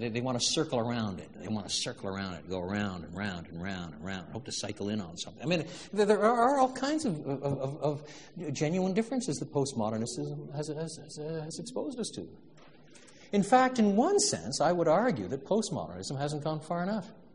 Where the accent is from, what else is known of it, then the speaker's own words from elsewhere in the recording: Quebec, Canada; I was brought up in French Canada, despite my British roots. Both my parents were born in the UK